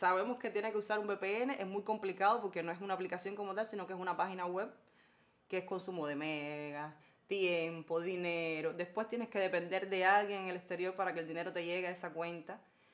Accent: Cuba; Los cubanos de por sí somos muy conservadores.

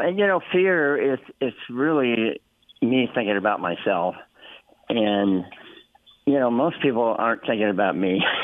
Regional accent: Washington, District of Columbia, United States; born there; I was born in Washington, D.C.

